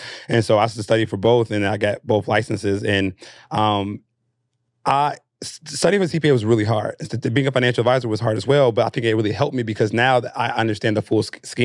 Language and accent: English; Chicago, Illinois, United States; Cause you know, like I'm from the South Side of Chicago.